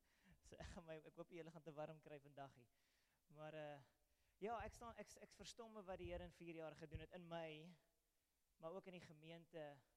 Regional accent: Paarl, Western Cape, South Africa; now in Eastern Cape, South Africa; Dit is my tuisdorp in die Parel. So it's coming home. En eindelijk heel bietjie emotioneel om by die huis te wees. Maar die huis is nou in die Oos-Kaap.

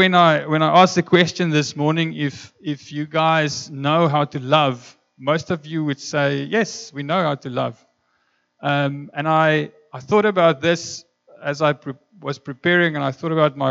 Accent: Free State, South Africa; first language Afrikaans; English is a second language; I grew up in the Free State and I learned my English from the A-team and MacGyver on Friday evening.

